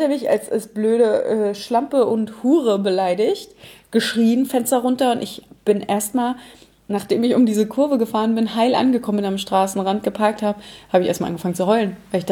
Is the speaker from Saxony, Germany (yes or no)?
yes; Dresden, Saxony, Germany; Und meine Mama hat gesagt, nur von hier, wir sind in Dresden hier, wo wir doch.